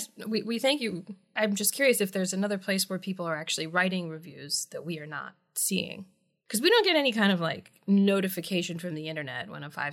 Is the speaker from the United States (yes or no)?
yes; Wisconsin, United States; And turns out he's from, like, the city closest to the city I grew up. Like, if you're driving down the interstate, the exit from my town is the same exit for his town.